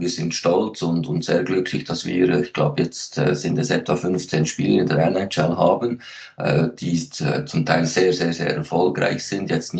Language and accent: German; Switzerland; aber die Leute, die haben immer noch lieber Lokalderbys, zumindest bei uns in der Schweiz, ich gehe davon aus, in Deutschland ist das ähnlich.